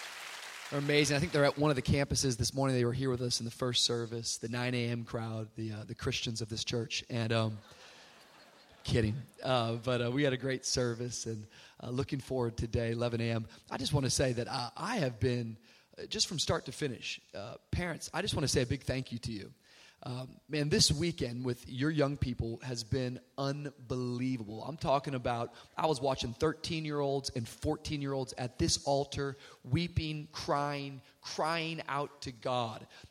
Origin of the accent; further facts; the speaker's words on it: Miami, Florida, United States; I come from Miami, Florida. It's where Jesus has been living, if you've been wondering.